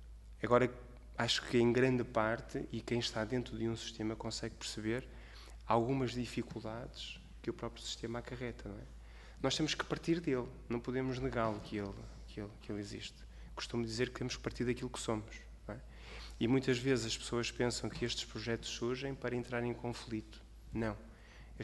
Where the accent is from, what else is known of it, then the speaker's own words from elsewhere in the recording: Porto, Portugal; Eu venho do Porto, somos vizinhos.